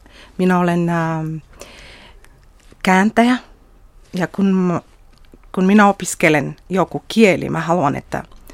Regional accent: Bulgaria; Finnish is a second language; moved away as an adult; now in Finland; Mä tulin Suomeen 2012. Olen asunut täällä noin 2,5 vuotta. Nyt opiskelen suomea. Olen opiskellut noin 10 kuukautta. Olen Bulgariasta.

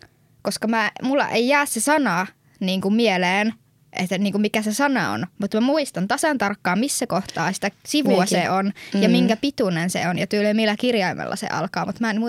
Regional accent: Eastern Finland, Finland; kun me molemmat ollaan Itä-Suomesta, niin me ei kuulla sitä edes ikinä täällä

